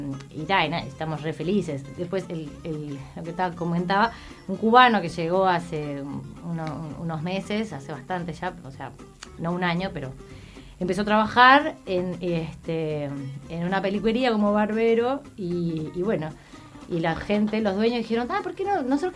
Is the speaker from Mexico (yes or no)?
yes; Mexico; moved away; Yo soy mexicana, pero vivo hace 30 años acá.